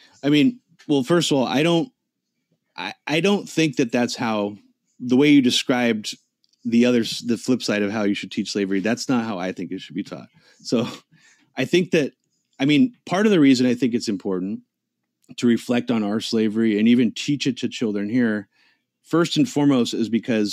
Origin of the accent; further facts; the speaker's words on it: United States; just being an American, I do think we should reflect on our past